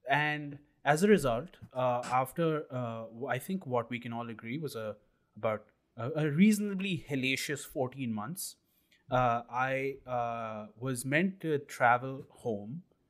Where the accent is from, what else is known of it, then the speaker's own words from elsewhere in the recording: India; this is not an accent that I'm putting on. I am from India.